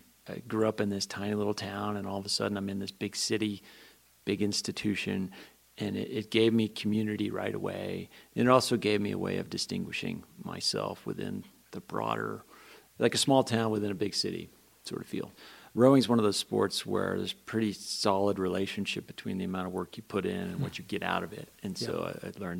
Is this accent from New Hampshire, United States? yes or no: yes; Guilford, New Hampshire, United States; I grew up in a small town in New Hampshire, Guilford.